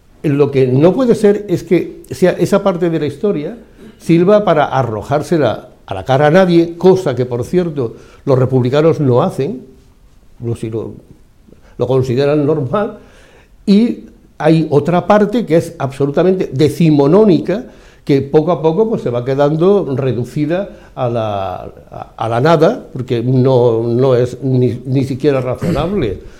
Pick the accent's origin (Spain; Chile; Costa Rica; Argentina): Spain; Yo como español no puedo anularlo primero, yo no existía allí.